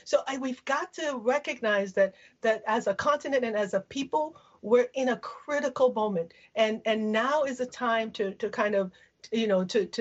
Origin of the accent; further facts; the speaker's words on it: Liberia; I'm from Liberia